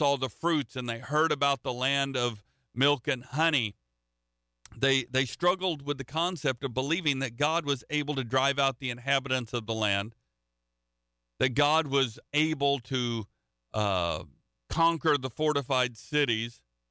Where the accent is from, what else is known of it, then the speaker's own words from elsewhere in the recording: Central United States, United States; I'm not from the Northeast. I'm from the central part of the United States.